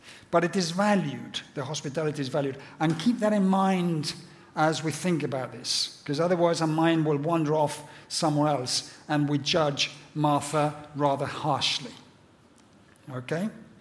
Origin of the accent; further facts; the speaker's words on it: Valladolid, Castile and León, Spain; also born or lived in Madrid; I was born actually in Madrid, British missionary parents here in Spain. Brought up in Valladolid, which is just north of the mountains.